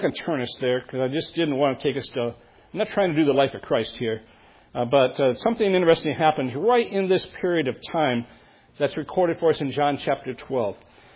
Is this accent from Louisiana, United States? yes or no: no; Texas, United States; I'm from Texas, and doesn't that mean Texas, you know?